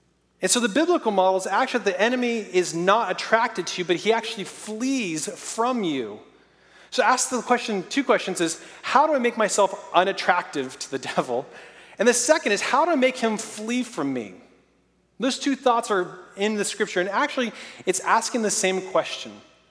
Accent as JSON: {"language": "English", "region": "Oregon", "country": "United States", "said": "I'm from Oregon, where it rains about 364 days a year."}